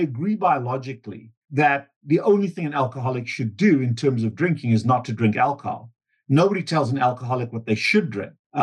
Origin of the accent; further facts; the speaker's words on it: South Africa; moved away as an adult; also born or lived in United States / Canada; I came to North America from South Africa under strained conditions and had to leave the country for military service reasons. And South Africa was going through a lot of upheaval.